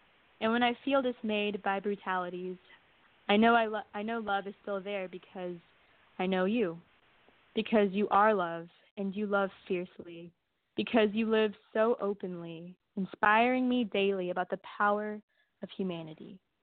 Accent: Houston, Texas, United States; I'm from Houston, Texas.

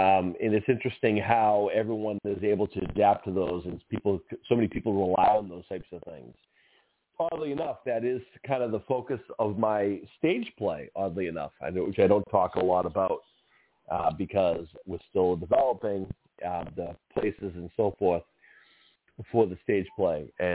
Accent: Boston, Massachusetts, United States; he's also a fellow Massachusetts guy from my hometown of Boston.

